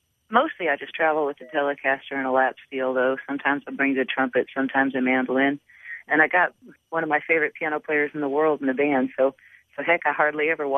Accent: Houston, Texas, United States; Man, growing up in Houston, there was a lot of folks that I get to play with.

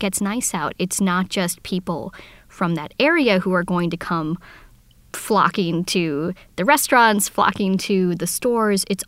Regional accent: Lake Geneva, Wisconsin, United States; I'm from Lake Geneva, which is a very touristy area.

